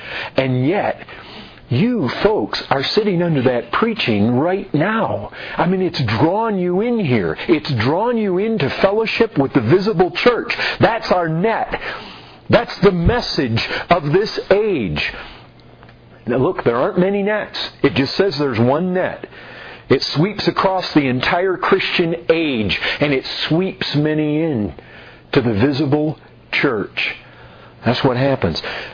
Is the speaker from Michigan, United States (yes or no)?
yes; Michigan, United States; I grew up in Michigan, fishing all the time.